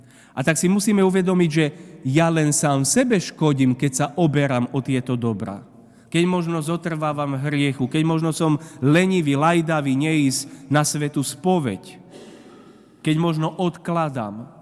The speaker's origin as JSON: {"language": "Slovak", "region": "Spiš", "country": "Slovakia", "said": "Ja pochádzam zo Spiša a v našom nárečí sa povie"}